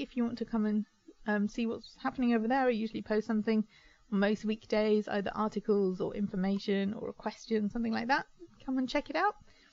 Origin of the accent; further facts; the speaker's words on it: England, United Kingdom; I'm English. I live in the UK. I know nothing about German banks.